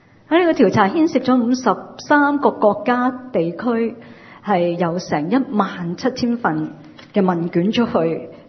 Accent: Hong Kong; 我都是香港人来的，不过我们多了一个身份，我哋系香港里面嘅基督徒

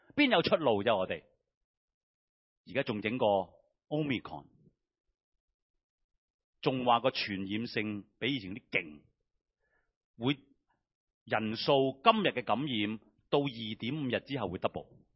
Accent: Hong Kong; 但系我哋香港人，我哋睇好多资讯

